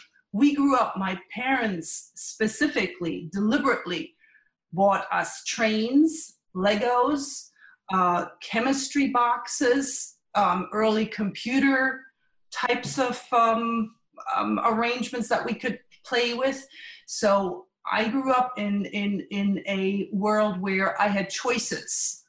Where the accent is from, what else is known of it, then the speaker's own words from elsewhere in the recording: Germany; also born or lived in France / Belgium; now in United States; Sure. Well, I grew up middle class in Germany, France, and Belgium